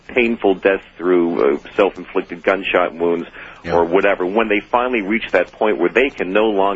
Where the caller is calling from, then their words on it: Yonkers, New York, United States; I'm calling from Yonkers, New York, listening on 77 WABC.